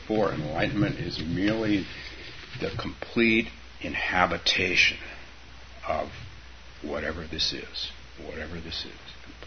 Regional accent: California, United States; I used to live in northern Minnesota. I was a fool. I came here from California and I lived in northern Minnesota.

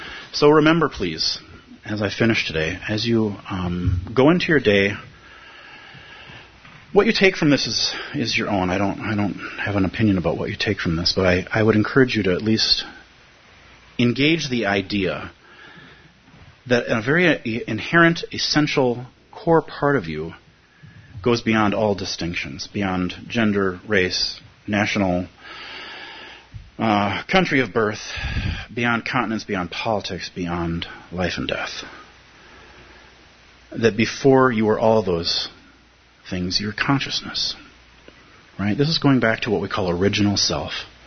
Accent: United States; I'm an American provisionally, but before that my ancestors were Irish

